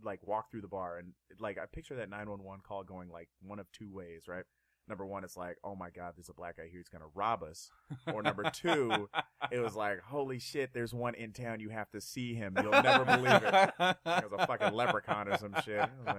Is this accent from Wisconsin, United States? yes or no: no; Seattle, Washington, United States; also born or lived in California; I'm originally from Seattle, but I lived in California.